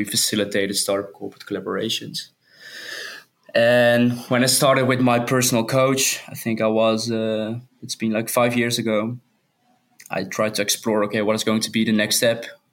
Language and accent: English; Netherlands; I'm born and raised in the Netherlands, currently living in Amsterdam, quite close to the stadium, actually.